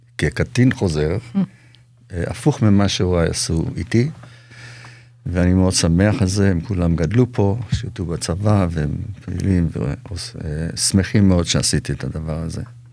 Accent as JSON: {"language": "Hebrew", "town": "Petah Tikva", "region": "Central District", "country": "Israel", "tie": "born there", "said": "אני נולדתי בפתח תקווה, לפני קום המדינה, בשנת 45'"}